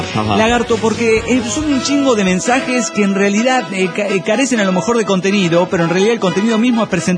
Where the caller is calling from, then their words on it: Naucalpan, State of Mexico, Mexico; de Naucalpan, México.